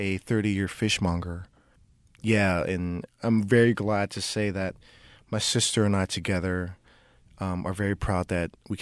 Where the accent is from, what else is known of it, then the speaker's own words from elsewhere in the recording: Oakland, California, United States; So I'm a first generation Vietnamese American from Oakland native. My parents are from Vietnam, and I grew up in West Oakland.